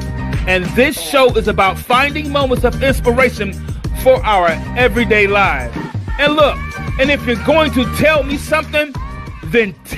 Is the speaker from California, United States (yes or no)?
no; Mount Vernon, New York, United States; I'm from Mount Vernon, New York. Anytime we want some berries, we would just go to the store and buy them.